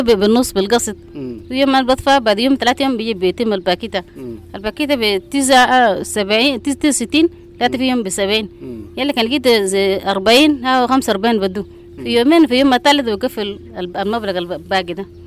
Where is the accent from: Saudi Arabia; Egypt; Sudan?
Sudan; South Kordofan; now in Uganda; من أبناء جبال النوبة ياو في الكيم في بورولي.